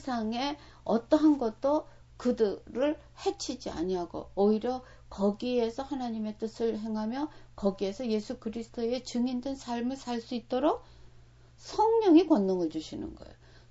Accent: South Korea; 한국에서 이렇게 사계를 맞으면서 그 태어나서 자라서 그리고 정말 뼈가 굵어진 그런 곳인데도

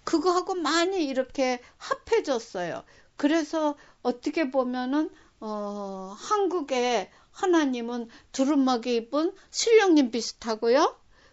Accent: South Korea; 내가 한국 사람으로서

